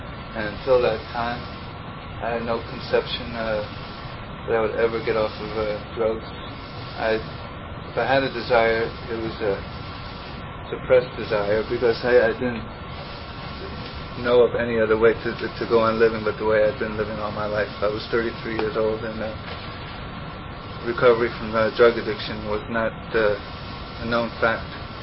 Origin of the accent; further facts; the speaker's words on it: New York, United States; born there; As I said earlier, I was born in New York City in the Bronx.